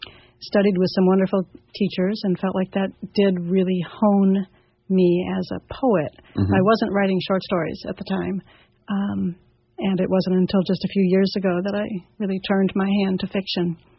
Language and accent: English; Midwest, United States; also born or lived in Boston; now in Sacramento, United States; Well, I've lived in Boston for many years after mm-hmm. growing up in the Midwest and had the good fortune to fall in love with someone in Sacramento.